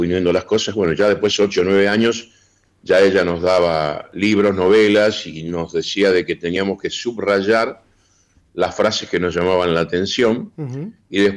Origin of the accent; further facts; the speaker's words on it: Buenos Aires, Argentina; yo vengo de Buenos Aires, me crié en Floresta, que es un barrio de la capital.